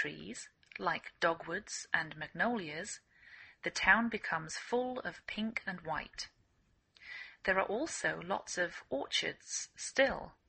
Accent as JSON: {"language": "English", "region": "England", "country": "United Kingdom", "lives_now": "United States"}